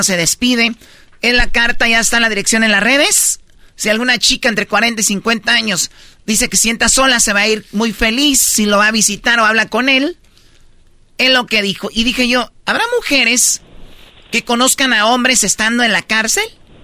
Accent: Jalisco, Mexico; now in United States; Yo soy del estado de Jalisco y como ven estoy en la prisión aquí en California

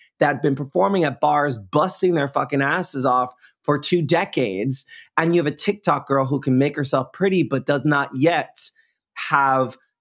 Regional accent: New York, United States; I don't know if I feel like I'm scrappy and maybe it's from being a New Yorker

